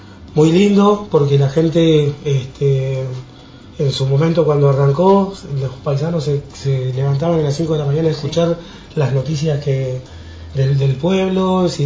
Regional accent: El Calafate, Santa Cruz, Argentina; Nací y criado acá en el Calafate, sí, así es.

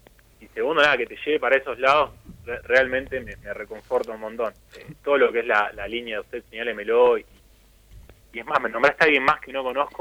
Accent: Mar del Plata, Buenos Aires Province, Argentina; also born or lived in Saladillo; yo nací en Saladillo, pero viví toda la vida en Mar del Plata.

